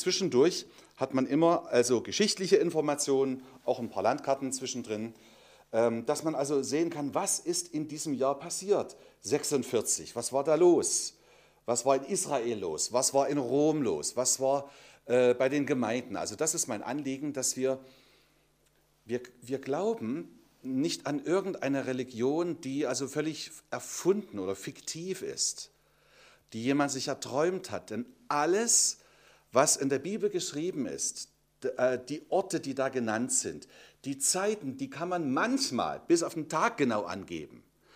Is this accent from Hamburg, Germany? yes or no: no; Hammerbrücke, Saxony, Germany; Zunächst möchte ich euch ganz herzlich grüßen von meiner Heimatgemeinde. Das ist Hammerbrücke im Vogtland.